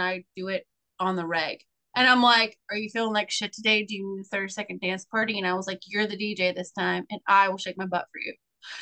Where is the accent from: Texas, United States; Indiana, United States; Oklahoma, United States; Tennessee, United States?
Indiana, United States; Indianapolis; Zimmerman last night in Indianapolis. We're from there. I'm from there. Ish area, whatever.